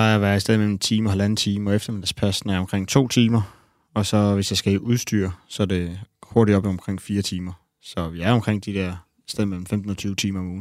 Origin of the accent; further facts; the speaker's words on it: Næstved, Zealand, Denmark; Jeg er fra Næstved.